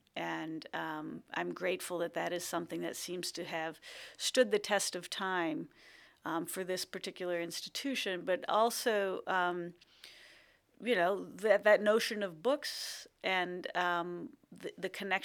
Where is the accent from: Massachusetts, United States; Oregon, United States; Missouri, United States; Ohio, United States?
Oregon, United States; Portland; born there; I was born in Portland, and that's important to me because I find myself exceptionally privileged to be leading the library system that serves the community into which I was born.